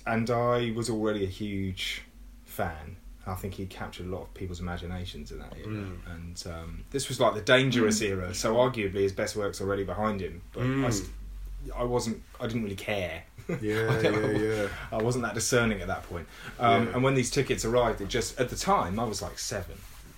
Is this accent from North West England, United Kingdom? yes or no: no; Tunbridge Wells, South East England, United Kingdom; where I grew up in Tunbridge Wells